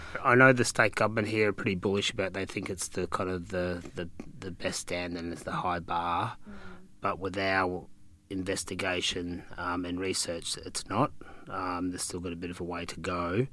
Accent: Ballarat, Victoria, Australia; now in Western Australia, Australia; particularly growing up in Ballarat, you know, in a kind of, you know, sub-adequate, sub-standard kind of housing

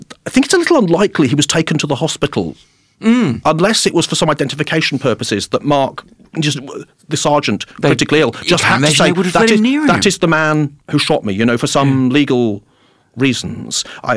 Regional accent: England, United Kingdom; I have no idea what he means by that, speaking as an Englishman myself.

